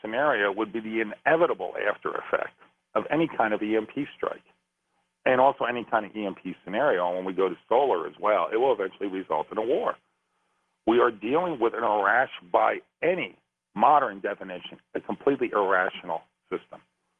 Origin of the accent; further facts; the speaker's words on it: New Jersey, United States; When I was a kid growing up in Jersey